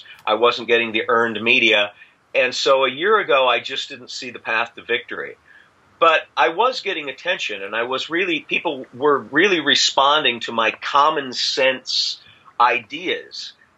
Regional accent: Iowa, United States; also born or lived in Hollywood / New York; I was born and raised here in Iowa, but as Kevin knows, I sought fame and fortune in Hollywood, New York for most of my adult life. I moved back to Iowa 13 years ago

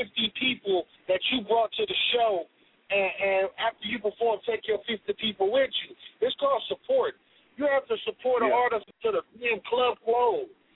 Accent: Long Beach, California, United States; now in Las Vegas, United States; No, I'm from Long Beach, California, man, but Vegas is my second home. That's where I live, and I love the Vegas.

